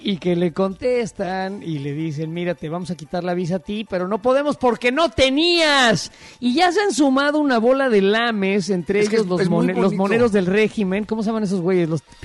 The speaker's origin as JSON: {"language": "Spanish", "country": "Mexico", "moved": "yes", "lives_now": "United States", "said": "No somos una bola de criminales los inmigrantes mexicanos a Estados Unidos, y yo me cuento entre ellos"}